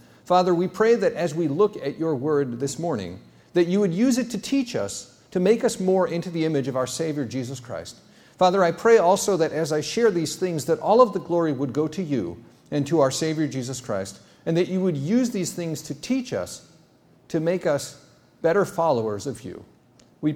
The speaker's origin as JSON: {"language": "English", "country": "United States", "said": "I'm an American emergency room doctor"}